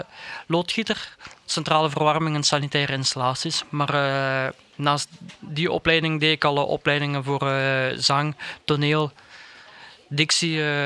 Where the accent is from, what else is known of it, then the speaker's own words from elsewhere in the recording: Limburg, Belgium; ik ben een echte Limburger. Geboren en getogen, ik woon in de oudste stad van België. Rara, wat is de geschiedenis? Ik woon in Tongeren, een kleine 3 à 4 kilometer van Tongerencentrum.